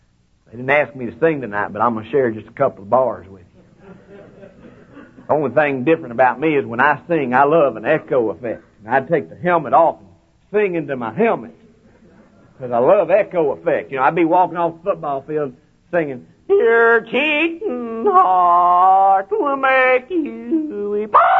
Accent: Austin, Texas, United States; I was born and raised down there in Austin, Texas, lived all my life.

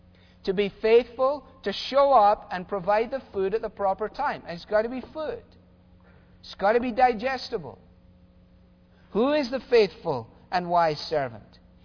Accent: Scotland, United Kingdom; as a kid growing up in Scotland

